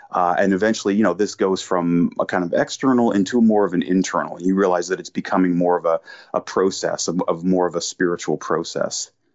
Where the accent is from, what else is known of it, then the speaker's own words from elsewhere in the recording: Canada; Well, I'm a Canadian author.